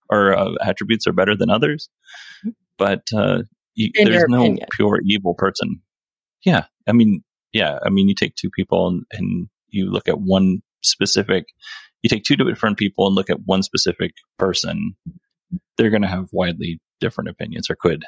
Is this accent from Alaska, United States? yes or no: yes; Alaska, United States; No, I'm from Alaska.